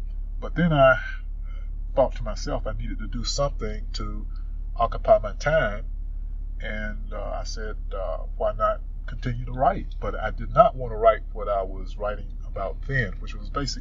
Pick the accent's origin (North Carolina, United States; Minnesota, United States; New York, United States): North Carolina, United States; Rocky Mount; I'm one of the few people in these groups from North Carolina. But I grew up in Rocky Mount a number of years ago.